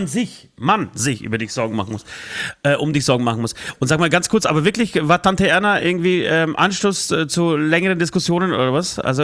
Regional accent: Poland; ich komme aus Polen, aus einem streng katholischen Land und auch aus einer, zumindest zum einen Teil, streng katholischen Familie

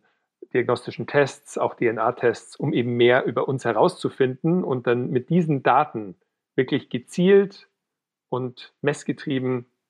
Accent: Weilheim, Bavaria, Germany; now in Munich, Germany; ich komme ursprünglich aus Weilheim in Oberbayern, wohne mittlerweile in München

